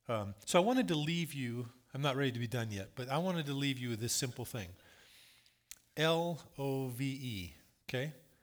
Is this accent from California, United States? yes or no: yes; Placerville, California, United States; She grew up in Diamond Springs. I grew up in Placerville.